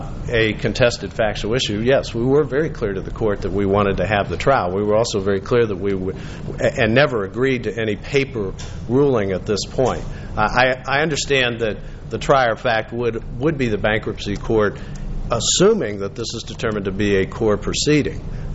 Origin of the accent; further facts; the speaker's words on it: Ohio, United States; Well, I will say I'm from Ohio, so maybe they're making a commentary about that as well.